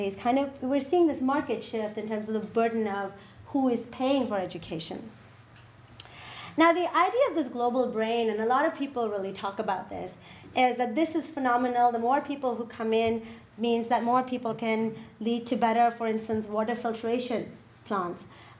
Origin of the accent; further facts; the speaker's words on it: Pakistan; I mean, I come from Pakistan.